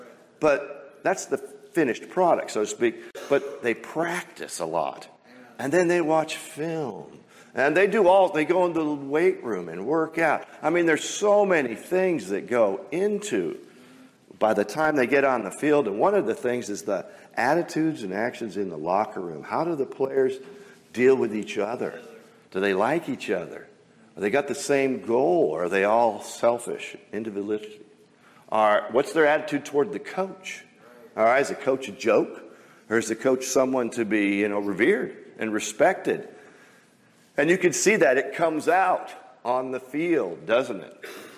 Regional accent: Kirkland, Washington, United States; I'm from Kirkland, Washington. We had some of the nicest Little League baseball facilities on the planet.

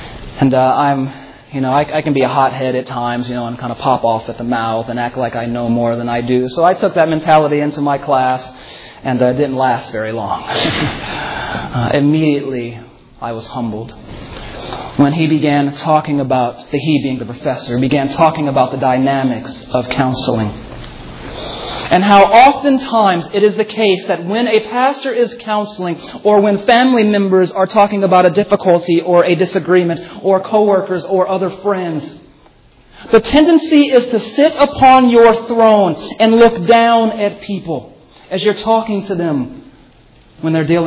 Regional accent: Las Vegas, Nevada, United States; What if, God, I'm from Vegas, so I can do a little bargaining.

